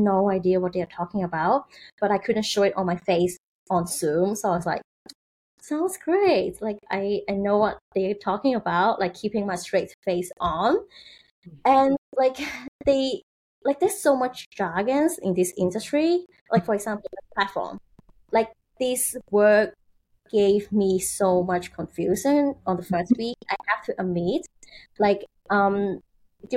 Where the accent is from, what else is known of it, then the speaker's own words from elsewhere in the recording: Hong Kong; I'm born and raised in Hong Kong